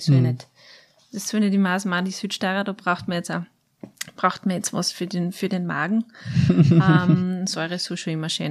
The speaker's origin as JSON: {"language": "German", "region": "Styria", "country": "Austria", "tie": "born or raised there"}